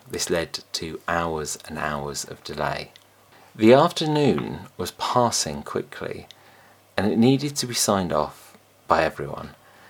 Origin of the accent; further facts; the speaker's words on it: Wellingborough, East Midlands, United Kingdom; I made my hometown pride my target, and I managed to get there.